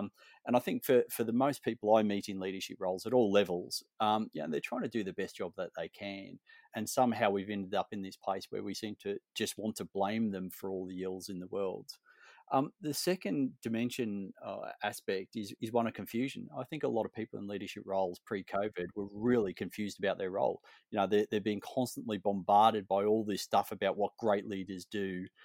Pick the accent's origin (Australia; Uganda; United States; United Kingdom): Australia; accent: Australian; started my life, my professional life, as a civil engineer in the Royal Australian Air Force, hence my accent.